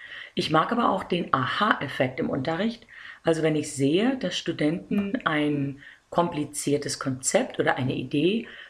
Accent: Anklam, Mecklenburg-Vorpommern, Germany; moved away as an adult; now in United States; Ursprünglich komme ich aber aus Anklam in Norddeutschland und bin 1992 durch ein Fulbright-Stipendium in die USA gekommen.

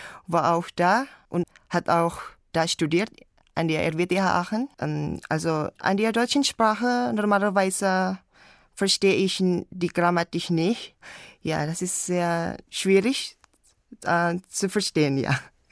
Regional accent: Indonesia; German is a second language; Ich komme aus Indonesien. Zurzeit wohne ich in Malang, Indonesien. Das ist eine kleine Stadt. Also mein Geburtsjahr ist 2000. Ich lerne Deutsch, denn das ist ein Pflichtfach in meiner Schule.

